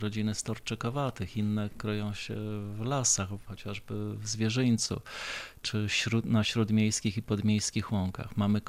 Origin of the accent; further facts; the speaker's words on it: Białystok, Podlaskie Voivodeship, Poland; Jako białostoczanin mam sposobność od paru dekad obserwować i badać szatę roślinną miasta.